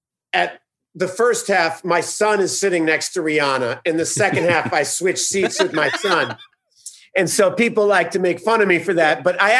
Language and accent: English; New Jersey, United States; It's rare you see a Yankee fan turn into a Mets fan or a Knicks fan into a Nets, but I grew up in Jersey and often thought about being a Nets fan.